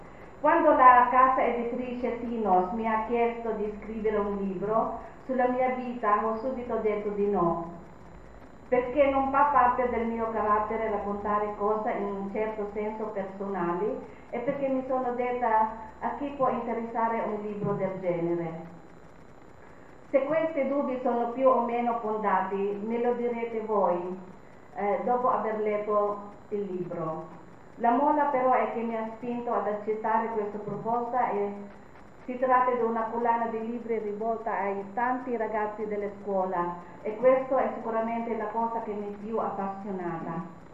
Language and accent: Italian; Philippines; Italian is a second language; now in Italy; E io, arrivata in Italia, che non sapevo quasi nulla della politica perfino del mio paese, dove nella mia casa si stava con Marcos perché mio padre stava con il dittatore.